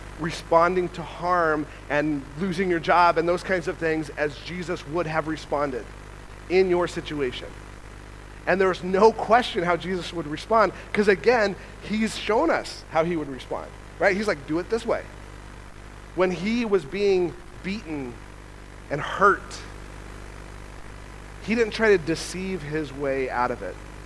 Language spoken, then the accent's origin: English; Nevada, United States; I grew up in Nevada, very close to snow.